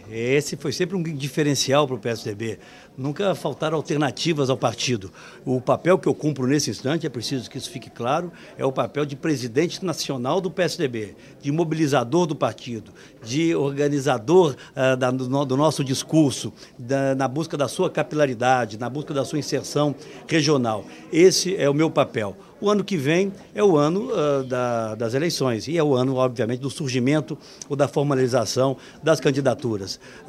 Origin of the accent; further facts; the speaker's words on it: Minas Gerais, Brazil; Eu sou de Minas, você sabe disso, né? Em Minas a gente não costuma colocar carroça antes dos bois.